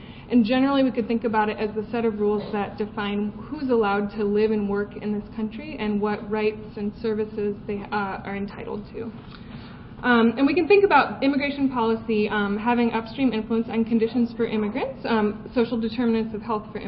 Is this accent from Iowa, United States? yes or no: yes; Iowa, United States; So I'll be looking at this topic by looking at an event in my home state, Iowa, as kind of a natural experiment